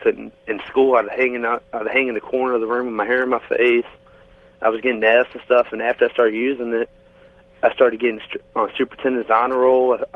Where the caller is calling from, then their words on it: Richmond, Virginia, United States; I'm calling from Richmond, Virginia.